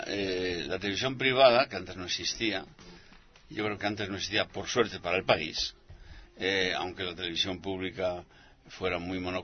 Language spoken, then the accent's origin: Spanish; Cantabria, Spain; Somos los dos cántabros.